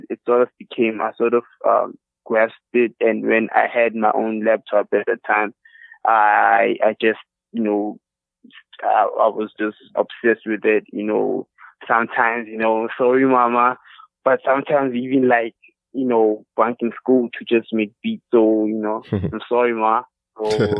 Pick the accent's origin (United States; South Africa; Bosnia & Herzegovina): South Africa; Soweto, Gauteng; I am from Soweto, Johannesburg in South Africa. I'm a 19-year-old.